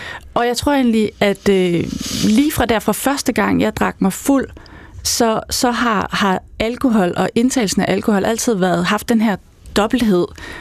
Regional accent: West Jutland, Denmark; fordi jeg kommer fra Vestjylland

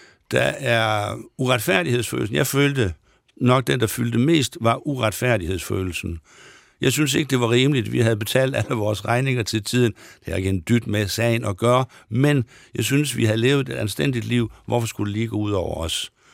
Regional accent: Aalborg, North Denmark Region, Denmark; jeg kommer fra Aalborg-området

